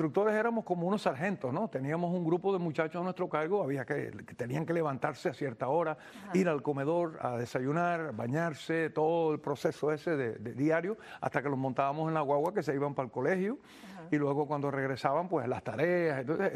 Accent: Cuba; moved away; also born or lived in Colombia; cuando yo salí de Cuba, fui a Colombia precisamente por la Juventud Católica Cubana

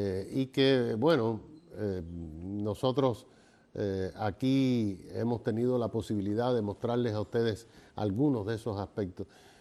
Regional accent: United States; porque yo me crié aquí en Estados Unidos.

